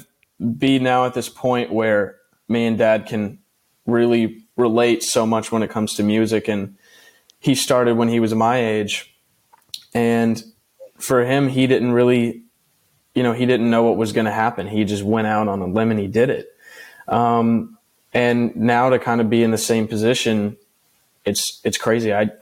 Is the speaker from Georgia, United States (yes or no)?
yes; Georgia, United States; It's where my roots are. And it's, I mean, growing up in Georgia, that's what I heard constantly from my grandparents, from my family.